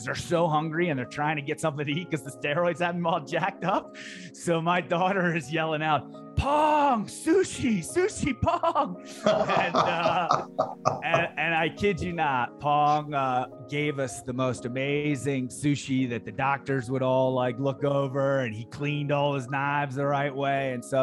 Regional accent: Maryland, United States; We view it, we as Marylanders, I think, even if we're from Hokie Howard County or something like that, we view Sugarloaf as something very meaningful to us and a part of our state identity.

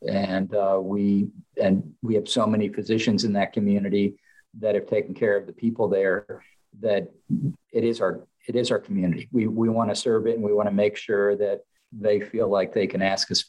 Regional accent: Lynchburg, Virginia, United States; I grew up in Lynchburg, Virginia, which is not a big city.

